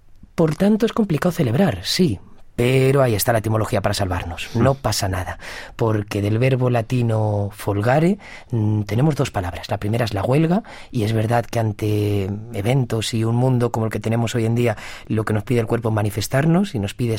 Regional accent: Getafe, Community of Madrid, Spain; yo, por ejemplo, tengo 20 años y escribo en castellano, soy de Getafe.

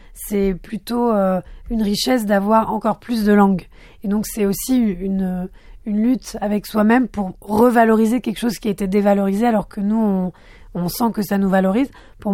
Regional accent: France; first language Arabic; French is a second language; comme ma mère ne parlait pas français quand j'étais petite, ma première langue... Ma langue maternelle, en fait, était l'arabe. Et puis, comme je vivais en France, le français a vite pris le pas

